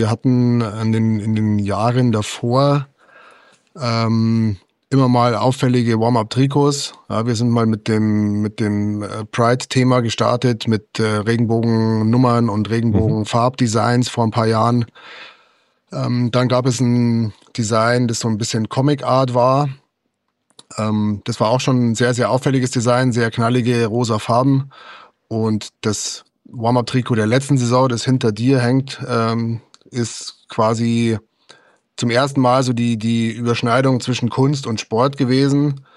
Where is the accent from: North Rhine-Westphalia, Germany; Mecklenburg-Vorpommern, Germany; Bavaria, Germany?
Bavaria, Germany; Ingolstadt; ich bin durch und durch Ingolstadt. Ich lebe schon immer in Ingolstadt. Ingolstadt ist meine Heimatstadt.